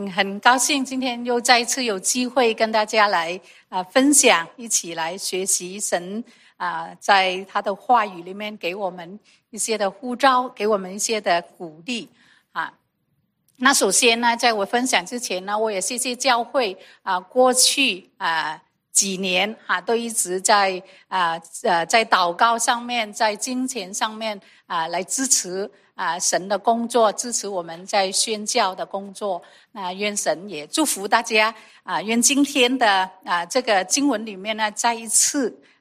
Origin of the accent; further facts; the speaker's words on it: Vietnam; 我是在越南出生长大的，所以呢我可以说我很早很小的时候就去教会，我在越南的华人教会。